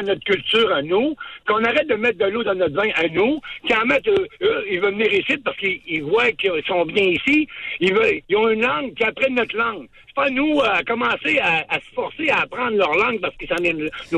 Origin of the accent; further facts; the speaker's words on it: Quebec City, Quebec, Canada; moi, je suis un Québécois. Je suis venu au monde à Québec. J'ai travaillé toute ma vie à Québec. J'ai payé mes taxes à Québec. J'ai été éduqué en français.